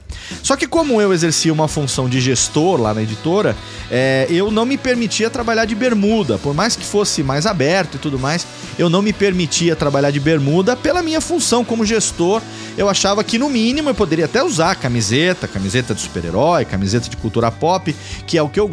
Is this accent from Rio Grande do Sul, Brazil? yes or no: no; Serra Negra, São Paulo, Brazil; saí de São Paulo e voltei aqui pro interior, né? Me mudei aqui de volta pra minha terra natal, aqui em Serra Negra, comecei a trabalhar em casa.